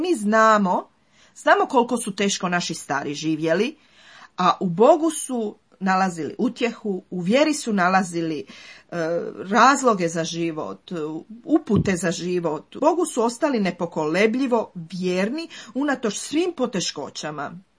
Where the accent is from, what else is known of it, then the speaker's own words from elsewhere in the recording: Croatia; Evo, mi kao Hrvati preživjeli smo mnoge opasnosti, razne strahove, preživljavamo i dan danas to.